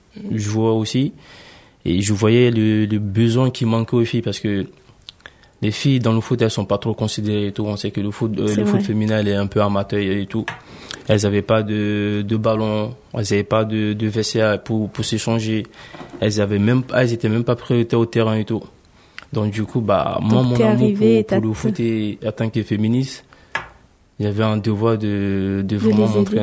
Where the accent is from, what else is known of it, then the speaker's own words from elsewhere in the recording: Côte d’Ivoire; now in France; moi, je viens du bled, comme on a l'habitude de dire. Moi, je viens de la Côte d'Ivoire, je suis un Ivoirien et tout. Et ça va bientôt faire 6 ans que je vis en France.